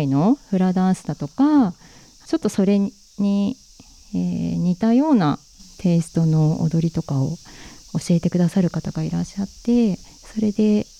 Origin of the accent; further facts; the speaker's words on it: Chiba, Japan; now in Joetsu, Japan; 実家は千葉になります。